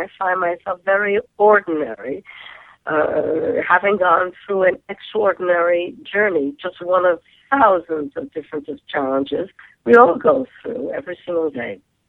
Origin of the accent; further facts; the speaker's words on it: New York, United States; accent: New York; you would hear my New York accent coming from there.